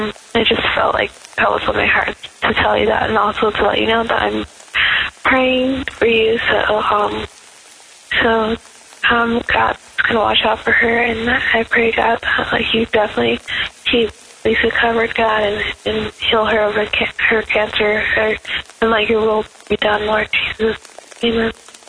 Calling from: California, United States; Hi, Daily Audio Bible family. I'm calling again from California.

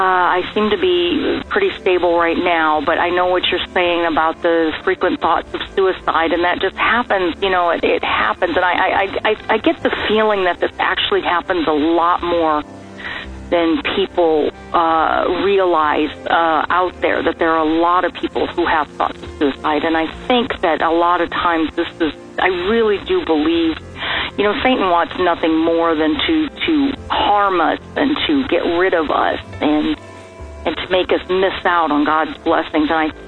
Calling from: Missouri, United States; I'm calling from Southern Missouri

